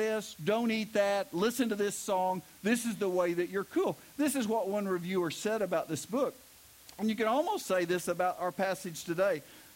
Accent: Bowlegs, Oklahoma, United States; I grew up in Bowlegs, Oklahoma. All right, I was the pastor's kid, and so I was like judged in everything.

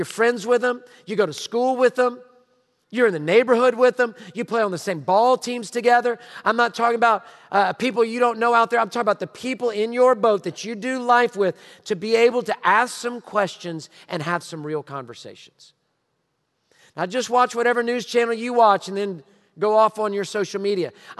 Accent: Houston, Texas, United States; I grew up in Houston, Texas, in Sharpstown, in A-Leaf.

